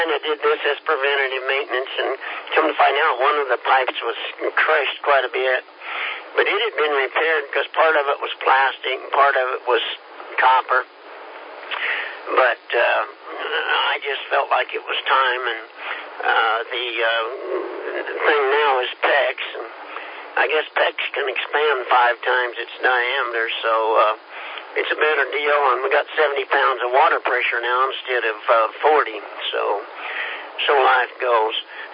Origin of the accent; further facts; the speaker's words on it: Kansas, United States; I've only been here 11 years. I'm from Kansas